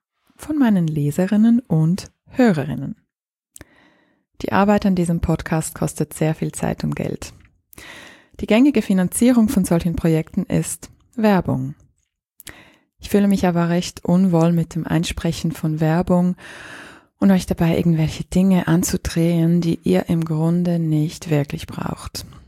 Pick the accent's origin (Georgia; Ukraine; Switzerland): Ukraine; Ich bin ja aus der Ukraine